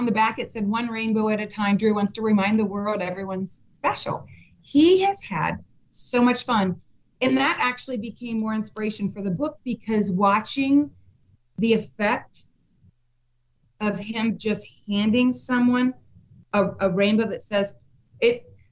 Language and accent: English; Cincinnati, Ohio, United States; Our community, I'm from Cincinnati, Ohio, and it's an amazing community.